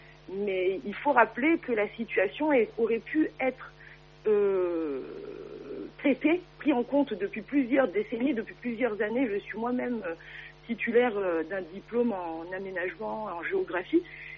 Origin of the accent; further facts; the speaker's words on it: Comoros; en tant que Comorien